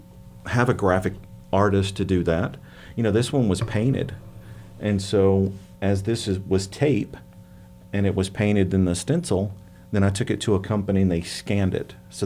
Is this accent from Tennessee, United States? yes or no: yes; Tennessee, United States; accent: twang; and I'm from Tennessee, so you're going to have some twang